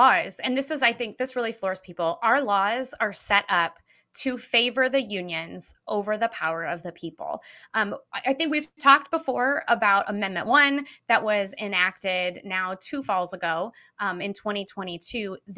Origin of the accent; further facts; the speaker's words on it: Peoria, Illinois, United States; like I'm from Peoria originally.